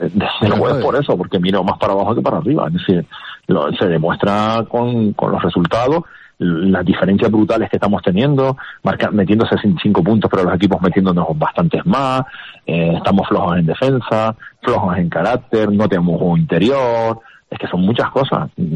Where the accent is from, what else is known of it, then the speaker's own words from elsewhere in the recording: Canary Islands, Spain; Soy Gran Canario, vivo por el Gran Canaria.